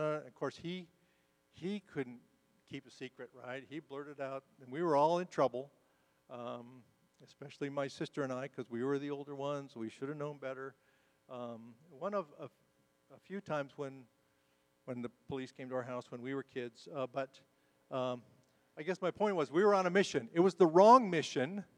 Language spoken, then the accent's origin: English; New Mexico, United States; I grew up in New Mexico. There were six of us kids.